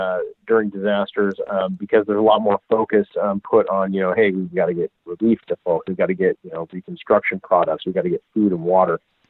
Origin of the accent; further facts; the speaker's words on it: Denver, Colorado, United States; I'm from Denver.